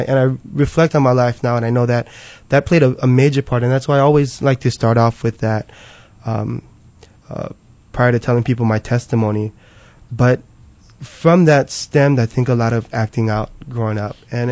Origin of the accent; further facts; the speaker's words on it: Kailua, Hawaii, United States; Originally from Kailua, been there for most of my life growing up prior to moving into town into my later adult years.